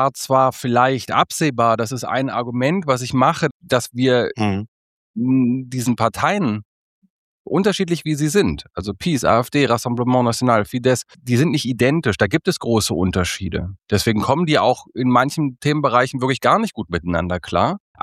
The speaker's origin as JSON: {"language": "German", "region": "East Germany", "country": "Germany", "said": "also auch ich komme aus dem Osten, auch meine Familie hat das erlebt"}